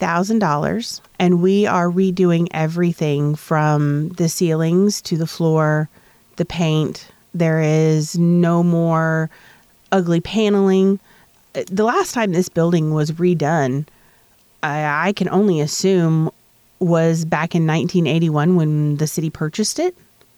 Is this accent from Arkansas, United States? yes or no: no; West Frankfort, Illinois, United States; I grew up in Franklin County. I'm from West Frankfort